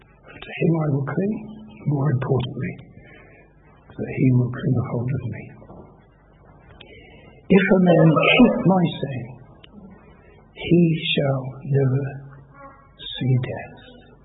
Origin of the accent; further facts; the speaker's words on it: Harrow, London, United Kingdom; in 1952, when I was 17, we had the terrible Harrow accident in my hometown